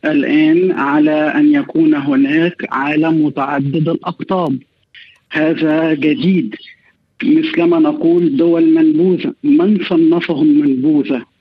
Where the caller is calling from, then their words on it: Cairo, Cairo Governorate, Egypt; أولا أنا أتحدث من القاهرة ولست أتحدث من كييف أو من موسكو